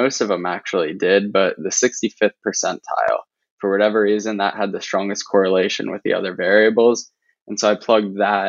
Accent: New Jersey, United States; I grew up in South Jersey, so right outside of Philly.

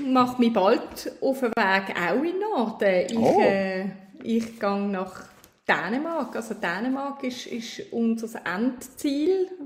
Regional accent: Switzerland; was man machen muss als Schweizerin in Skandinavien.

